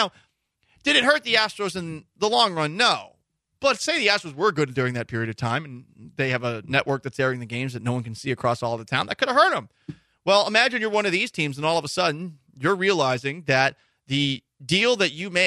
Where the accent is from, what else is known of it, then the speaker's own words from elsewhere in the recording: Midwest, United States; We're gung-ho. We're from the Midwest. Whatever our team does, we'll show up.